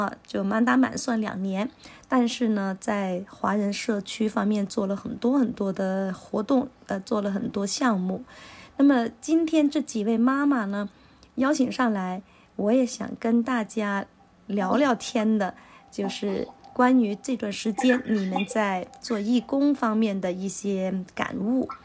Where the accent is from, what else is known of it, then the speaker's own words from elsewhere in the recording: Guangdong, China; 下面一位呢是我的老乡啊，大家知道我是广东人